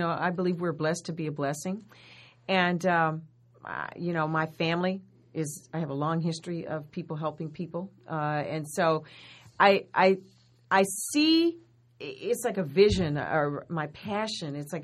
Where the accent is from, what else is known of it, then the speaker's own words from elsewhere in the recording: Los Angeles, California, United States; I grew up in South L.A., you know, on 118th Street and Broadway.